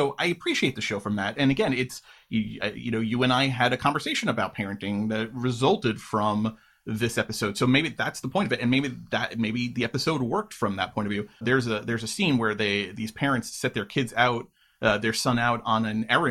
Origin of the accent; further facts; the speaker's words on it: Queens, New York, United States; You know, I grew up in Queens, New York, which is not a place I would ever let Tom roam the streets of today.